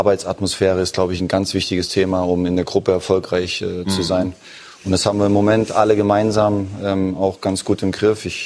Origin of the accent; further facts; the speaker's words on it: East Germany, Germany; aus dem Osten der Republik, aus meiner Heimat.